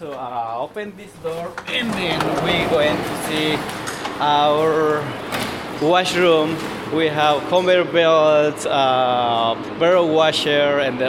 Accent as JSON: {"language": "English", "country": "Guatemala", "tie": "born or raised there", "moved": "as an adult", "lives_now": "Hadley, United States", "said": "So, you know, I grew up in Guatemala. I came here when I was like 18 years old."}